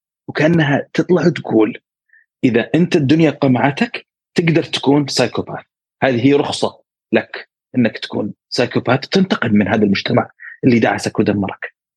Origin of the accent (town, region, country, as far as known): Syria